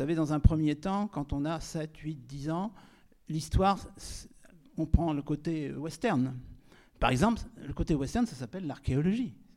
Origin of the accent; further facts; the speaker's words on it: Rennes, Brittany, France; also born or lived in Fougères; Alors, je suis né à Fougères, mais j'ai plutôt grandi à Rennes.